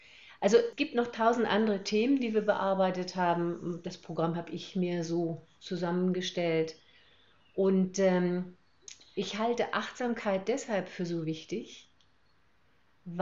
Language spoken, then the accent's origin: German; Hamburg, Germany; also born or lived in Swabia; now in Schwäbisch Gmünd, Germany; seit 10 Jahren wieder hier in Schwäbisch Gmünd, bin gebürtige Schwäbin, in Hamburg aber aufgewachsen, was man wahrscheinlich auch manchmal ein bisschen durchhört. Ich kann aber genauso Schwäbisch schwätze, wenn es sein muss.